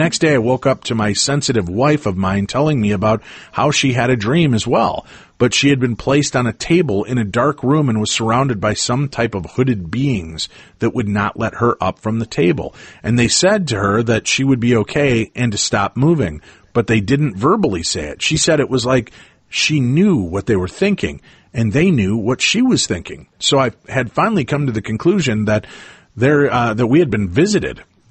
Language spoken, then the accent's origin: English; Holbrook, Arizona, United States; I spent a good amount of my childhood years growing up in Holbrook, Arizona.